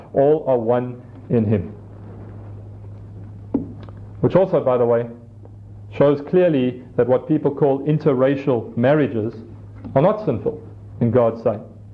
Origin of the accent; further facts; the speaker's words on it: England, United Kingdom; But I'm English, my wife is Afrikaans.